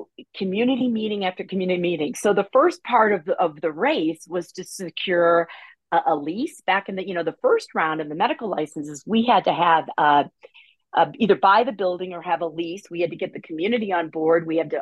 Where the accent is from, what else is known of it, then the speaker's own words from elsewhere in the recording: Belleville, Illinois, United States; I'm the oldest of 10 kids, and I grew up in Belleville, Illinois, which is 5 minutes, a stone's throw from St. Louis, Missouri.